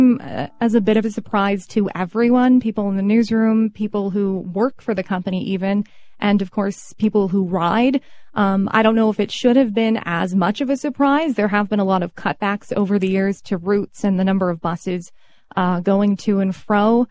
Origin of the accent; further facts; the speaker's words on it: Ontario, Canada; Again, I'm from Ontario. I travel back home a lot